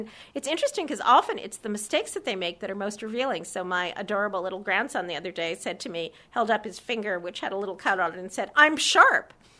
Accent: California, United States; But I come from California, where we're not too good at irony.

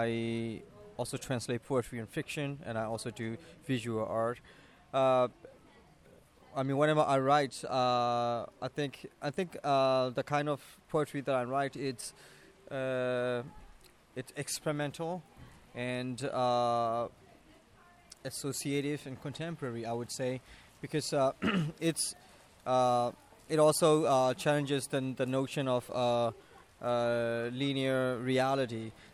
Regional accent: Myanmar

